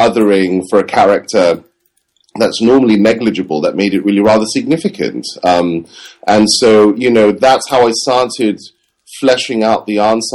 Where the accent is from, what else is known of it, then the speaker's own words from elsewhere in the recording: England, United Kingdom; when I was growing up in England